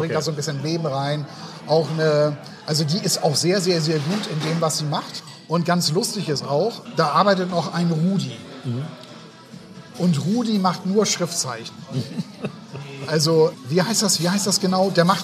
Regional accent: Hamburg, Germany; Ich bin in Hamburg aufgewachsen.

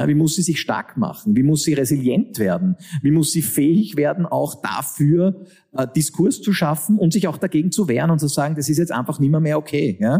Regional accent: Austria; Wir haben das auch bei uns in Österreich.

